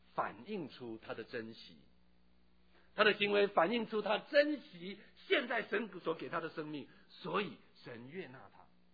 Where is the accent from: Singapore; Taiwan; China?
China; 就是我们中国人曾经说过的一句话，好死不如赖活，就是我们中国人讲的这句话。